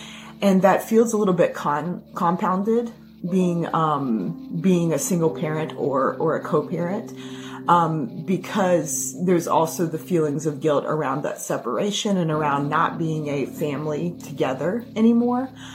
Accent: the South, United States; I'm from the South. I'm from a small rural area.

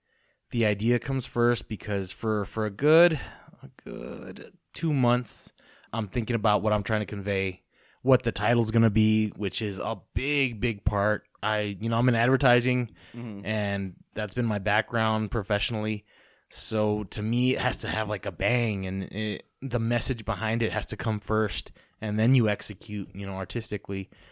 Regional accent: El Paso, Texas, United States; So, look at El Paso, man. It's just a special place. And, you know, growing up, I was watching anime from Juarez

